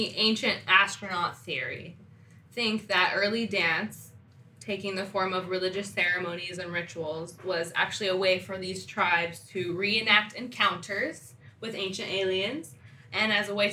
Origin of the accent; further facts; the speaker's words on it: France; I'm French. That's why I can see them when I see them.